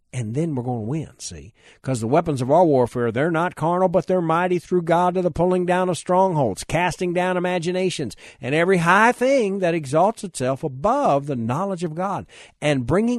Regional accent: United States; before anything else, before I'm even an American, I am a Christian.

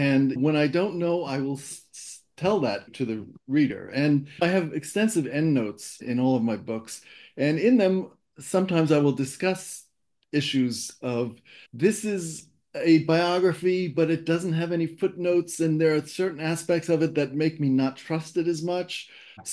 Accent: Fort Lee, New Jersey, United States; I grew up in Fort Lee, New Jersey, which is right across the river from New York.

